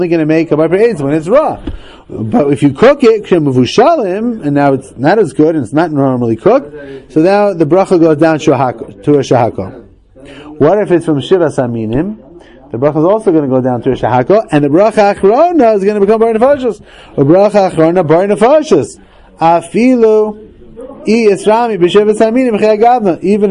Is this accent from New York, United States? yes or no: yes; Hillcrest, New York, United States; So I grew up in Hillcrest on 168th Street between 75th and 76th.